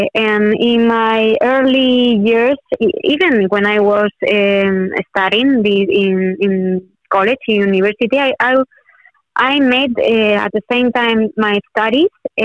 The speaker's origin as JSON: {"language": "English", "country": "Spain", "second_language": "English", "said": "So yeah, I'm coming from Spain, so."}